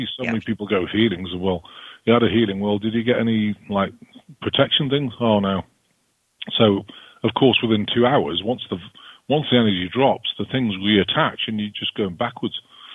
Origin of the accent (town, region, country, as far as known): United Kingdom